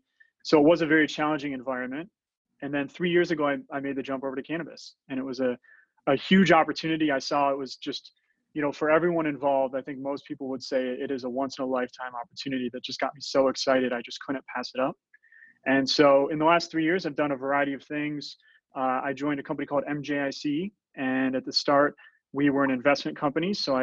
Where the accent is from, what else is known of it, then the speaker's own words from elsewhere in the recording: Midwest, United States; I come from the Midwest and I worked in investment banking in Chicago for a number of years